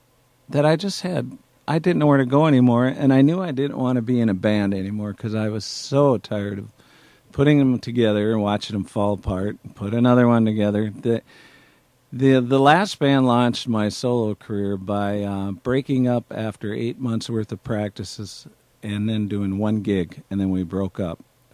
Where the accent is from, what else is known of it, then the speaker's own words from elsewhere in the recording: Minnesota, United States; also born or lived in California; I'm from Minnesota originally.